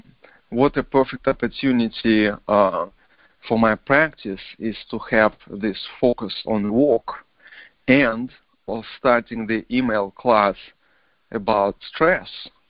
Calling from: San Francisco, California, United States; I'm calling back from San Francisco, and very excited to be on the show.

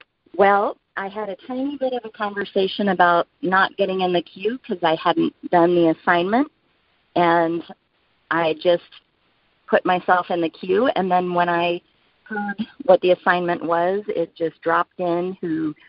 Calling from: Seattle, Washington, United States; I'm calling from Seattle.

